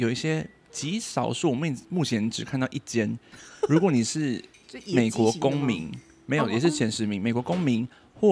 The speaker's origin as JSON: {"language": "Chinese", "country": "Taiwan", "tie": "born or raised there", "lives_now": "United States", "said": "还是说我是因为我们在台湾长大，然后就被这种文化给影响"}